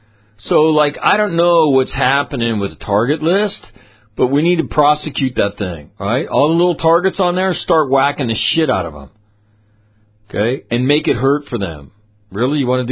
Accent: United States; And I don't know what it is about being an American, but we don't get that.

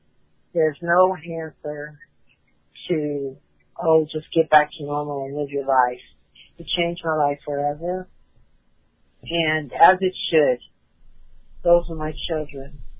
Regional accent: California, United States; moved away as an adult; And here I was from California. I was 50 years old.

